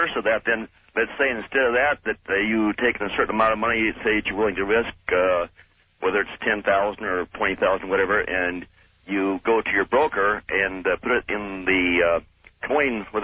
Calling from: Vancouver, Washington, United States; Yes. I'm calling from Vancouver, Washington.

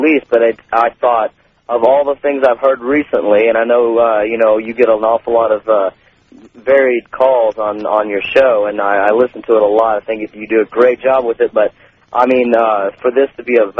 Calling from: Cape Girardeau, Missouri, United States; I'm calling from Cape Jordan, Missouri.

